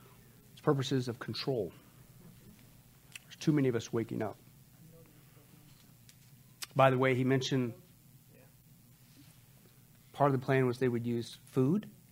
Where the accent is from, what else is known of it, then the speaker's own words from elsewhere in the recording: United States; I'm an American, right?